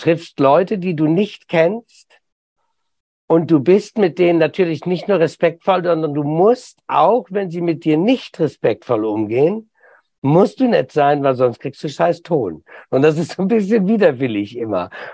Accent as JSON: {"language": "German", "country": "Germany", "said": "deshalb bin ich ein stolzer Deutscher."}